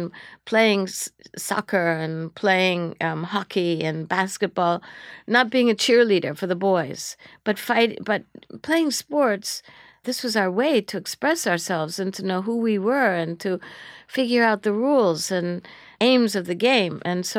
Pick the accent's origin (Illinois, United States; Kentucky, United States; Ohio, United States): Ohio, United States; Lorain; Grew up in Ohio. Lorain, Ohio.